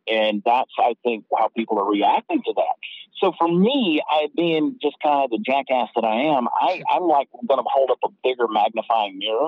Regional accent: Georgia, United States; I grew up in Georgia, went to school at University of Georgia, and anybody that listens to me knows that my accent's definitely not Jersey Shore.

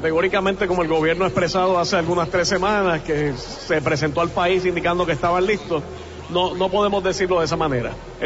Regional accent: Carolina, Puerto Rico; also born or lived in Guayama; yo soy criado en Carolina, pero nacido en el municipio de Guayama.

